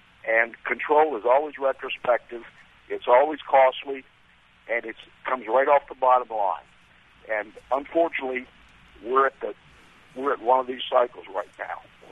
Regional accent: Williamsburg, Virginia, United States; I'm from Williamsburg, one of our cradles of freedom.

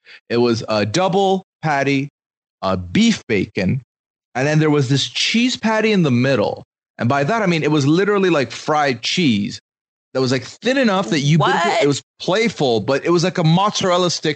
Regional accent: Dubai, United Arab Emirates; born and raised in Dubai, Dubai is kind of like a melting pot of humanity.

